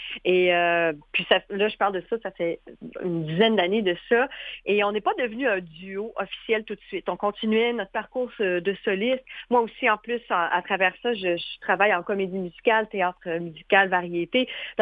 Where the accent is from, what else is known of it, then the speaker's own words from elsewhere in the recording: Thetford Mines, Quebec, Canada; Moi, je suis native de Thetford Mines. Et puis, on s'est rencontrés à Montréal. On habite l'une et l'autre dans la Montérégie maintenant, mais quand même à une certaine heure de distance. Et puis, moi, j'ai fait un détour par Québec.